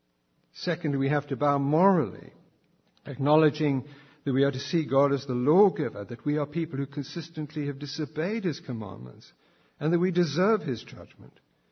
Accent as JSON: {"language": "English", "region": "England", "country": "United Kingdom", "tie": "born or raised there", "said": "When I was a teenager growing up in England in the 60s"}